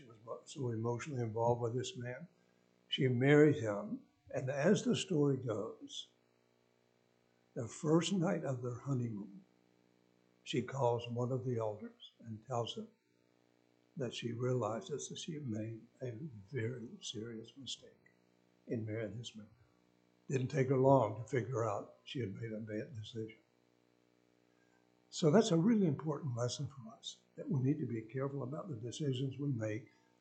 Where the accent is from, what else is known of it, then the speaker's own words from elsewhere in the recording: West Virginia, United States; This goes back many years ago in my home state of West Virginia.